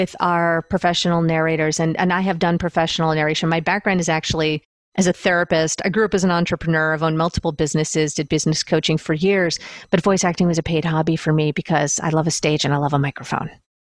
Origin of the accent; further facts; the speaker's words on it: Buffalo, New York, United States; I'm from Buffalo. We say aunt.